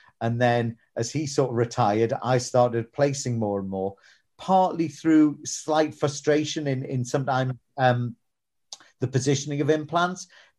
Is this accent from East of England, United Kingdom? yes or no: no; North East England, United Kingdom; I'm from the Northeast originally and sort of migrated back here like a bit like a homing pigeon.